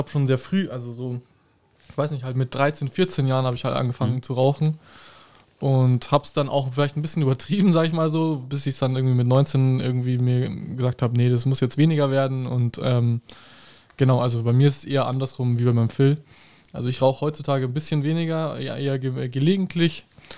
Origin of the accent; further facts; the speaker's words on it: Regensburg, Bavaria, Germany; ich bin hier in Ringsburg geboren.